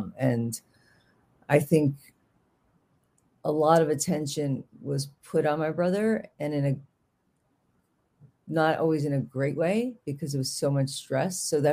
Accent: New York, United States; accent: Bronx; but I had a very heavy Bronx accent that I lost in Manhattan, which is a whole other story.

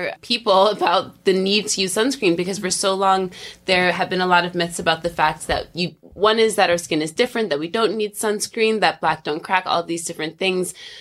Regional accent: New York, United States; I'm from truly downstate, but north of New York City, upstate. So I'm from Sullivan County in the Catskills.

